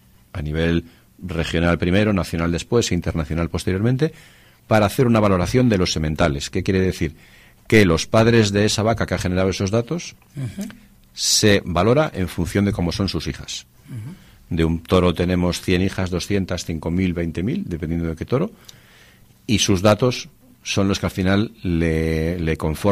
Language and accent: Spanish; Santander, Cantabria, Spain; yo soy nacido en Santander y ahí me he criado, pero todos los veranos de mi vida los he pasado en el pueblo de mi madre, que es Güemes.